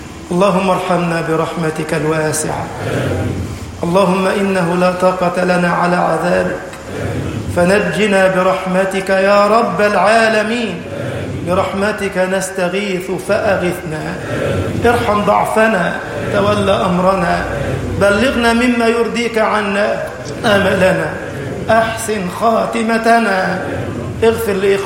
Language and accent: Arabic; Egypt; اللهم اجعل بلدنا مصر أمنا أمانا